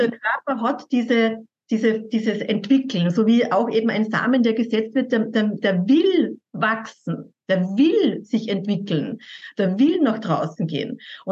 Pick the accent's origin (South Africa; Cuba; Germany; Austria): Austria; wie man bei uns in Österreich sagt